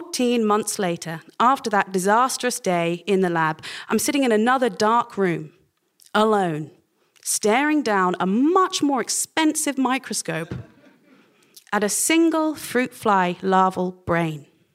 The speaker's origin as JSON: {"language": "English", "town": "Oxford", "region": "South East England", "country": "United Kingdom", "tie": "born or raised there", "said": "Despite 20 years age difference, despite his growing up in Boston and my growing up in Oxford, our aches and pains and joys in the father we shared were the same."}